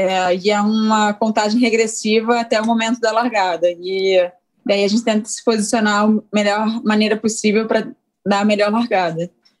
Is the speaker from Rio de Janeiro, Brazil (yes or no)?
yes; Niterói, Rio de Janeiro, Brazil; Bom, eu nasci aqui em Niterói, no Rio de Janeiro. E sempre cresci circundada por água aqui.